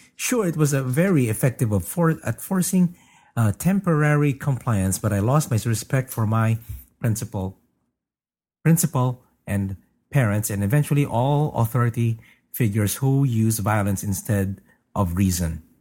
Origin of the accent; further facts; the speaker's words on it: Deep South, United States; So, growing up in the Deep South, corporal punishment was expected at home and at school.